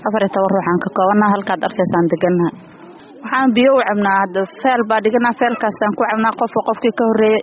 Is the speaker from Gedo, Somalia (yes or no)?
no; Kismayo, Lower Juba, Somalia; moved away; waxaan ka soo barakacay Jubbada Hoose, gaar ahaan magaalada Kismaayo.